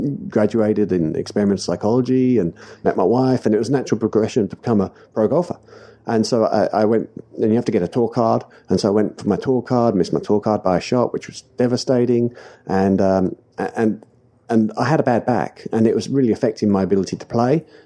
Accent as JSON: {"language": "English", "region": "London", "country": "United Kingdom", "moved": "as an adult", "lives_now": "New Zealand", "said": "I'm originally from North London. So yeah, I've been out of London though for a long time, since I was 19. I'm 42 now, so do the math."}